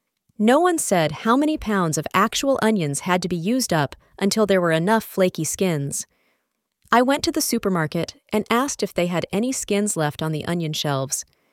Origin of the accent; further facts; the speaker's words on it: England, United Kingdom; moved away as an adult; now in United States; Now I come from England, where the cheddar cheese, like the heroic Englishman, is pale and strong